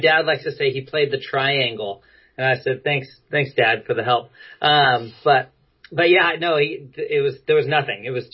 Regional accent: Fremont, California, United States; Oh, I was in Fremont, California. So it was right near where I live now.

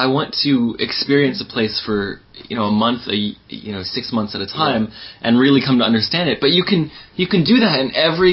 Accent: Ithaca, New York, United States; I grew up in Ithaca, New York.

